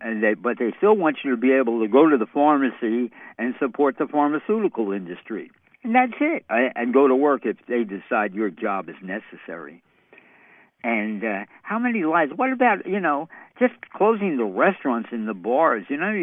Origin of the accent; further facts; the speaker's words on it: New York City, New York, United States; I'm from New York City here.